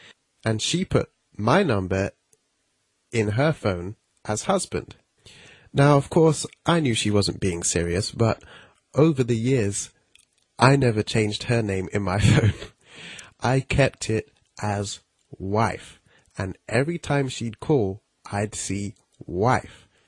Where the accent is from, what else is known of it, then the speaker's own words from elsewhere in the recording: United Kingdom; Or if you're American, a cell phone. But I'm British, so I'm saying mobile.